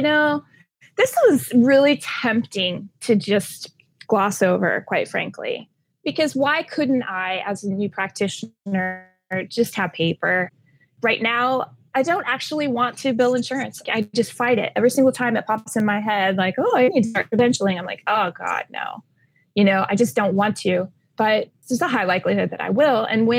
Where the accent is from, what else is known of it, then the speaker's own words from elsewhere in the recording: Midwest, United States; I grew up in the Midwest too, so I don't want to live there.